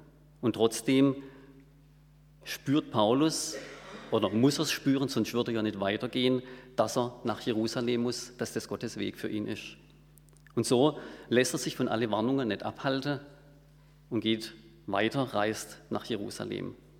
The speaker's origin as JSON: {"language": "German", "town": "Bad Wildbad", "region": "Baden-Württemberg", "country": "Germany", "said": "Ich komme aus Bad Wildbad"}